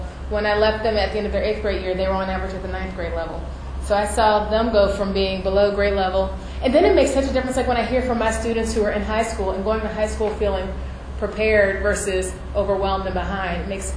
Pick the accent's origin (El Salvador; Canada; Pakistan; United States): United States; Houston, Texas; eighth graders go on a field trip from Washington, D.C., and we're from Houston, so that's quite a trek.